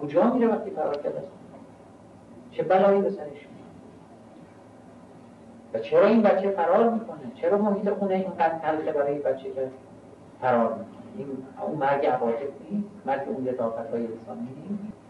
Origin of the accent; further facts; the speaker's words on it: Tehran, Tehran Province, Iran; من خب تو این شهر متولد شدم، قدیب رو یادمه تو تهران